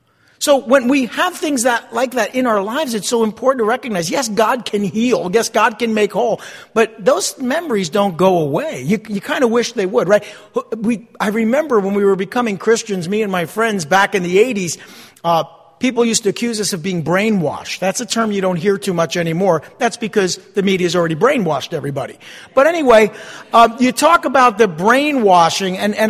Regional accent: East Rutherford, New Jersey, United States; also born or lived in Passaic; Not just because I was born in the city of Passaic, but because my hometown is East Rutherford right across the river.

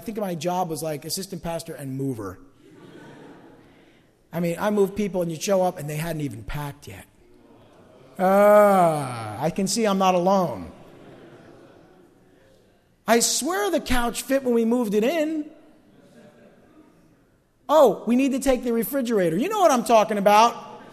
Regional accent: East Rutherford, New Jersey, United States; Because I grew up in East Rutherford. I was there when they built the first stadium.

